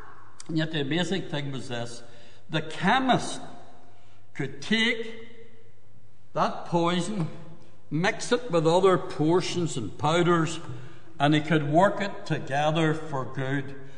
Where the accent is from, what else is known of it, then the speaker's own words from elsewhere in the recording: Belfast, Northern Ireland, United Kingdom; when I was a young fella growing up in Belfast, all the youngsters in those days